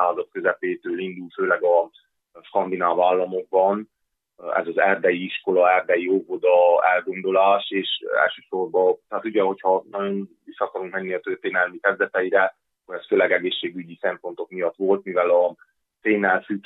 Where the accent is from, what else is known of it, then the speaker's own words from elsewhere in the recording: Covasna, Romania; és ugye erdővidékről származok, amivel eleve benne van az erdőnév, tehát egy eléggé zárt vidék, amit mindenütt erdők vesznek körül